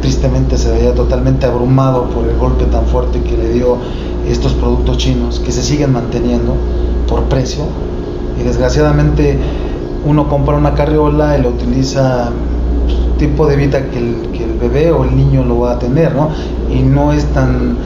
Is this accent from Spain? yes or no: no; Mexico; somos mexicanos, lo podemos hacer y hacemos productos confiables.